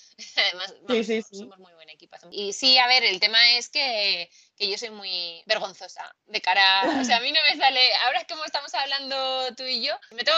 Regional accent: Zaragoza, Aragon, Spain; Bueno, pues yo es que soy de Zaragoza y allí es muy común las borrajas, ¿vale?

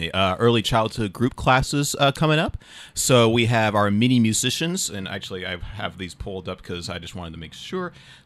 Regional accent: the South, United States; So even growing up in the South, around my family, I would be kind of an odd one out of the bunch

